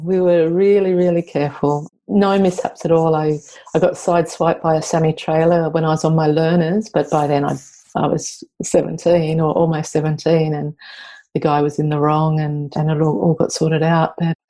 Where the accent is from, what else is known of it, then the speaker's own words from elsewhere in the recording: Australia; as an Aussie, we abbreviate everything